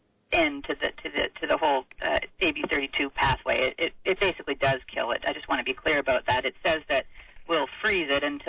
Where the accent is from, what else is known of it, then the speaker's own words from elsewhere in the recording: Canada; Well, I'm Canadian, if that's relevant.